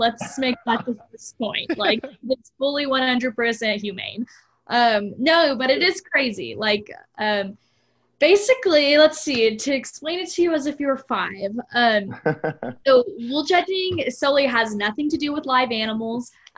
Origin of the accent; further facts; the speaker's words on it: Seminole, Texas, United States; I like grew up my whole entire like life. I'm from Seminole, Texas. So only an hour away from Lubbock.